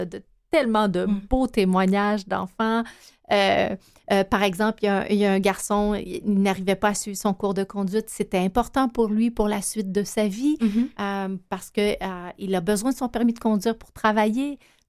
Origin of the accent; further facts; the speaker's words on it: Quebec, Canada; je suis originaire de l'Abitibi et c'est l'endroit où il y a le plus haut taux de signalement au Québec.